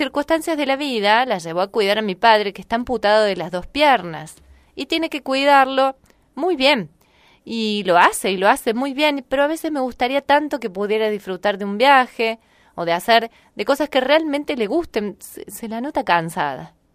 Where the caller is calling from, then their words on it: Córdoba, Argentina; de Córdoba Capital, gracias por el programa.